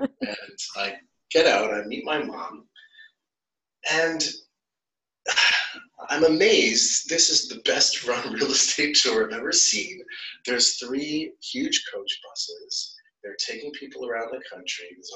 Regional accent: Toronto, Ontario, Canada; also born or lived in New York City, United States; My parents are from the British West Indies, from British Guyana. I grew up in Toronto and in New York City area.

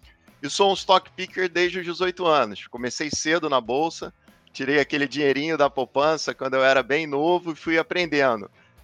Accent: Rio de Janeiro, Brazil; Sou carioca

